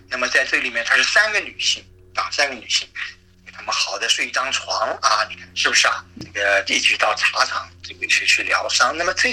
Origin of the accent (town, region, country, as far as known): China